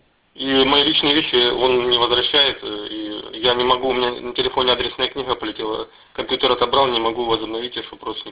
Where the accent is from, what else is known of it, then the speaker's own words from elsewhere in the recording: Zheleznovodsk, Stavropol Krai, Russia; из Железноводска.